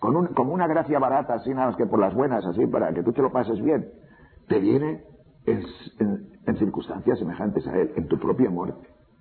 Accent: Tejerina, Castile and León, Spain; soy de un pueblo que se llama Tejerina, provincia de León. Mi pueblo es un pueblo de transhumancia.

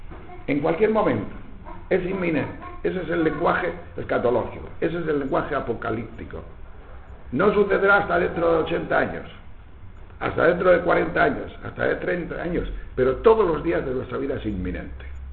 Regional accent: Castile and León, Spain; solo hay una mina y está en León, yo diciendo, vaya, el talco de mi tierra

